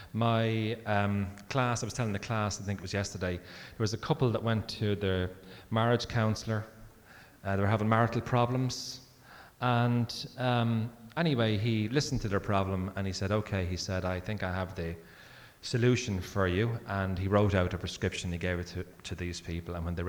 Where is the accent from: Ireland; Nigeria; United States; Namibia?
Ireland; Dublin, Leinster; the street that I grew up in Dublin called Capel Street.